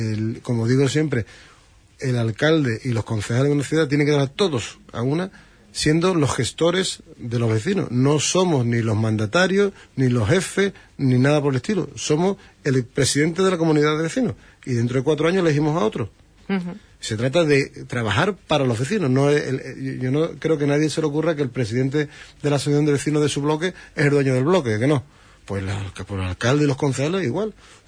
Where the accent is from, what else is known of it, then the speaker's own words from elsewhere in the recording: Huelva, Andalusia, Spain; Nosotros somos Huelva y somos de Huelva y somos Huelva.